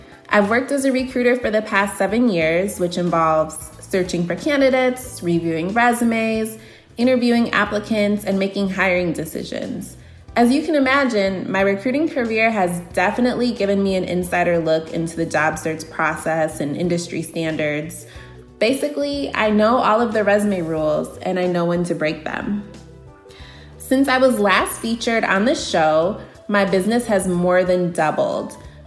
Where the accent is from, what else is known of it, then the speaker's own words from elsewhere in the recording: Aurora, Illinois, United States; I'm from Aurora, Illinois, in the Chicago suburbs